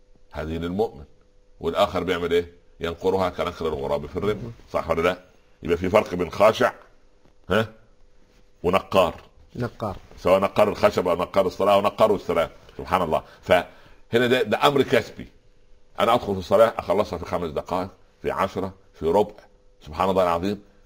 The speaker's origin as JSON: {"language": "Arabic", "region": "Upper Egypt", "country": "Egypt", "said": "وحتى والله عندنا في الصعيد وفي كثير من البلاد يقولوا على، كان اقول له حلاق مزين"}